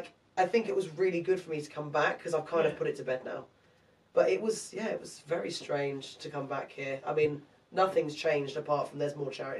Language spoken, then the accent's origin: English; Eaton Ford, East of England, United Kingdom; I grew up in St. Nitz.